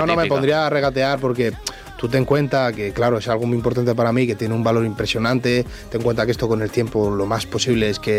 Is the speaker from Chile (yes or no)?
no; Valencia, Valencian Community, Spain; En Valencia, en mi tierra, siento que fue impresionante.